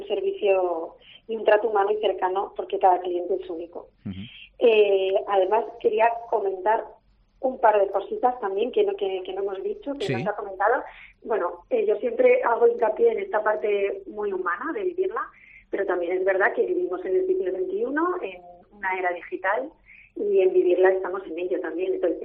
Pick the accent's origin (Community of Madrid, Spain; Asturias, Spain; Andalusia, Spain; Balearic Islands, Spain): Community of Madrid, Spain; Madrid; yo te pongo Madrid porque yo soy de Madrid